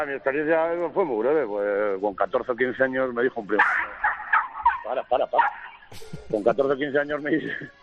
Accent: Bilbao, Basque Country, Spain; la mitad de mi familia es de Santoña, son todos pescadores, o casi todos, yo soy de Bilbao, pero yo soy de allí, yo no tengo nada que ver con la pesca.

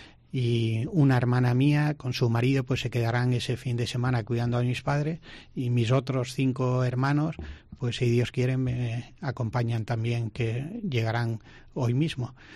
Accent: Granada, Andalusia, Spain; volver a Granada, donde volver a Andalucía, en Granada siempre ha estado mi familia, pues es volver a mi tierra.

